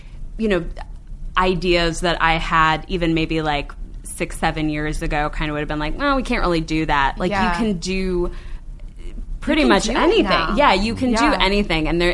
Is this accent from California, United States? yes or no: no; Cleveland, Ohio, United States; It is about Cleveland, Ohio, my hometown, and a unknown, died too young beat poet from Cleveland named D.A. Levy